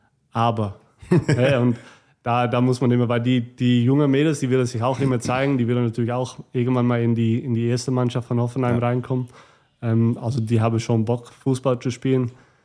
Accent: North Holland, Netherlands; Und ich komme ja selbst aus Nordholland. Und vor allem da, das sind sehr, sehr viele Blumenfelder.

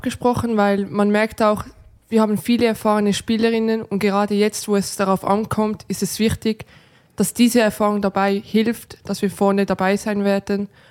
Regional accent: Switzerland; now in Potsdam, Germany; Für mich war es keine große Umgewöhnung, weil auch in der Schweiz, teilweise in der Schule, mussten wir

